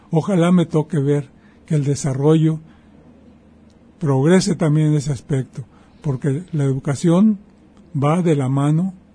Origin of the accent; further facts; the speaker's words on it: Autlán, Jalisco, Mexico; moved away; en Autlán, poquito antes de yo venir, no había secundaria, solamente había la primaria